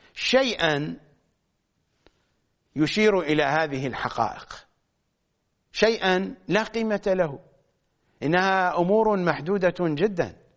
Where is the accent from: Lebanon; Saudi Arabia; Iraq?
Iraq; منذ صغرنا ونحن نعيش في العراق ولسنا في العراق